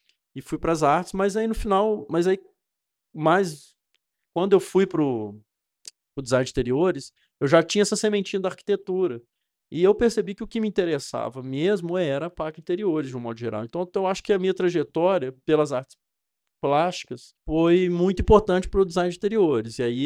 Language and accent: Portuguese; Juiz de Fora, Minas Gerais, Brazil; Enfim, sou juizforano, nascido e criado. Tenho um sentimento de pertencimento enorme para o Juiz de Fora.